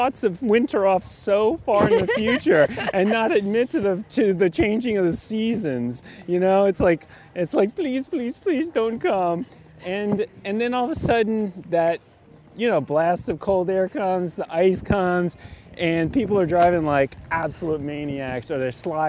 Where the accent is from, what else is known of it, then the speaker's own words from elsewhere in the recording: New Orleans, Louisiana, United States; When I was, I grew up in New Orleans, very warm place